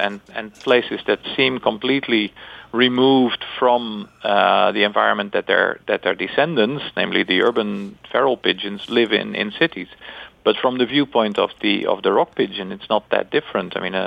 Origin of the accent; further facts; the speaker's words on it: Netherlands; I've seen them in my hometown in the Netherlands